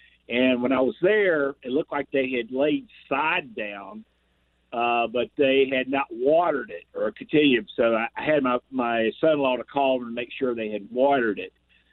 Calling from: Irmo, South Carolina, United States; I'm calling you from Irmo

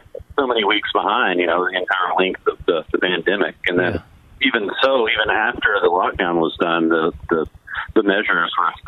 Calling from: Little Rock, Arkansas, United States; Yeah, I'm in Little Rock right now. I live in Little Rock

